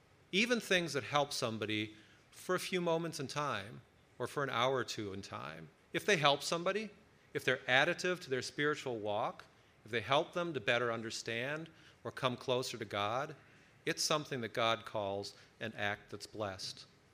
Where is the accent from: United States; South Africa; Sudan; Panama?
United States; Minneapolis, Minnesota; We grew up together back in Minneapolis, St. Paul.